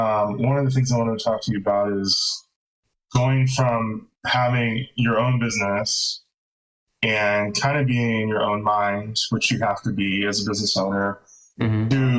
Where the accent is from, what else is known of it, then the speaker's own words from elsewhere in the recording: California, United States; I'm from Southern California, so no offense to California because I still love it.